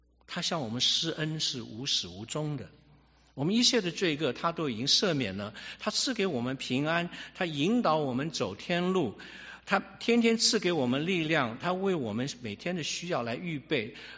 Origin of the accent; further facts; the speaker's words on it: China; 我们中国人都很喜欢吃